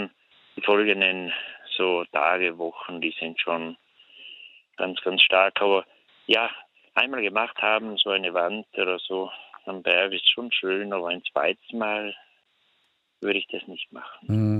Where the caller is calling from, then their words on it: Trentino-Alto Adige, Italy; Ich bin jetzt bei uns in Südtirol, ist heute ein bisschen schlecht Wetter.